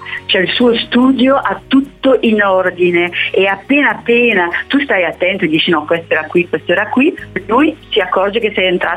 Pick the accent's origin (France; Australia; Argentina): France; Italian is a second language; Io sono francese, poi sapete che utilizzo le parole senza, neanche a volte un po' esagerate